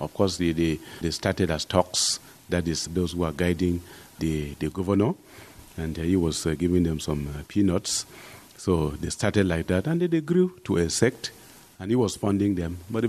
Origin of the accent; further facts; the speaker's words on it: Jos, Plateau, Nigeria; cities in the northern part of the country that used to be very peaceful, Maiduguri and Jos, and I'm from Jos.